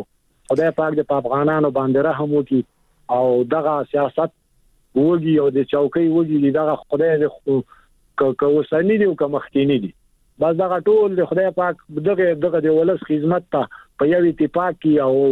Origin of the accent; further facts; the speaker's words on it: Afghanistan; نو دغسې موږ هم افغانان تاسو غوندې